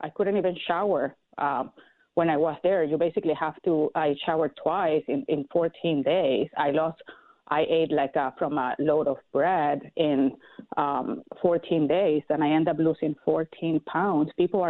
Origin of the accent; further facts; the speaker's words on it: Venezuela; English is a second language; moved away as an adult; Yes. Well, I grew up in Venezuela, and I was there until I finished my law degree